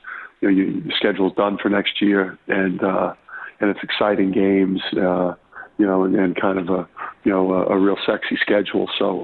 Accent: Jersey City, New Jersey, United States; I've spent my life, you know … growing up in Jersey City in particular.

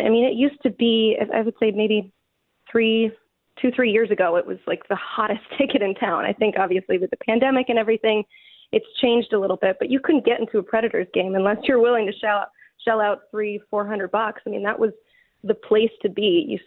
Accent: Tennessee, United States; I'm born and raised in East Tennessee. Definitely someone that bleeds orange.

